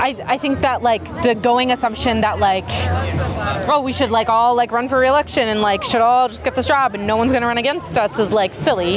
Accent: Pakistan; My family is, I'm Pakistani, right? And like, we speak Urdu, and our dialect, essentially, right?

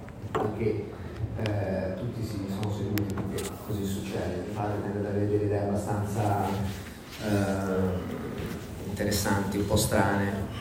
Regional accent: Tuscany, Italy; also born or lived in Rome; anch'io sono nato a Roma e sono cresciuto a Petrolo da quando sono molto piccolo

